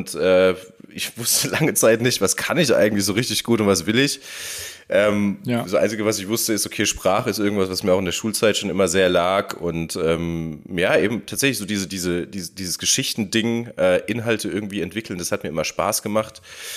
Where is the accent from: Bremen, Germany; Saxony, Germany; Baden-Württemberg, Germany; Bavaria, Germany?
Bavaria, Germany; Miltenberg; Also ich bin hier in Miltenberg aufgewachsen. Es ist ein sehr idyllisch gelegenes kleines Städtchen mit 10.000 Einwohnern, Fachwerkhäusern, einer alten Altstadt, sehr historisch geprägt. Wir haben hier sind in einer Weinregion. Wir haben eine Brauerei hier